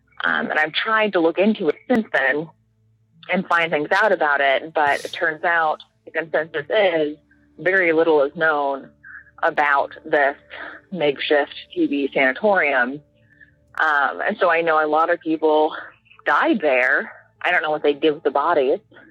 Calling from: Alabama, United States; moved away; I don't live there now, but I'm from Alabama.

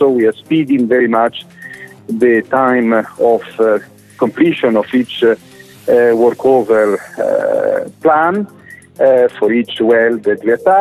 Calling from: Azerbaijan; I'm phoning you from Huracán D, our field base of the three fields we have, Murat Candid, Jafali and Zardab in Azerbaijan, in Republic of Azerbaijan.

